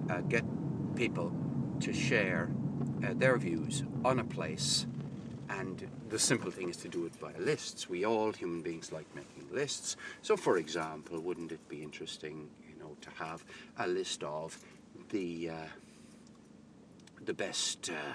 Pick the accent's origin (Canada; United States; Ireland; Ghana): Ireland; Limerick, Munster; because I come from Limerick